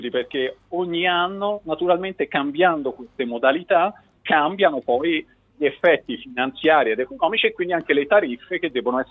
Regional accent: Tuscany, Italy; Non mi stimoli, che lo sai, che io sono toscano.

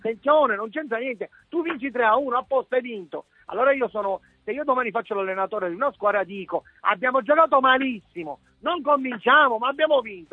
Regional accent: Palermo, Sicily, Italy; la mia esternazione è stata da palermitano

